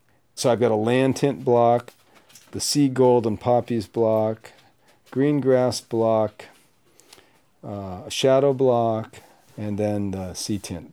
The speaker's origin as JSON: {"language": "English", "town": "Mill Valley", "region": "California", "country": "United States", "tie": "born or raised there", "said": "things I liked around where I grew up in Mill Valley, like Mount Tamalpais and the coast over by Stinson Beach and the San Francisco skyline and Golden Gate Bridge."}